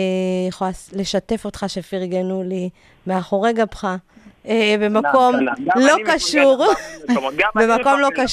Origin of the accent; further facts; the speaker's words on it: Ethiopia; אני אתיופית